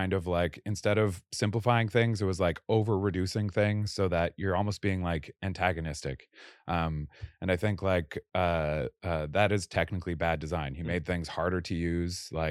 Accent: Canada; moved away as an adult; now in United States; I'm from Canada

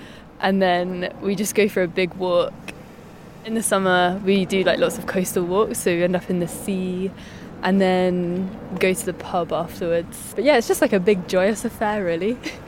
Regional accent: Eastbourne, South East England, United Kingdom; I grew up in Eastbourne, so it's coastal, and yeah, being by the sea was really calming

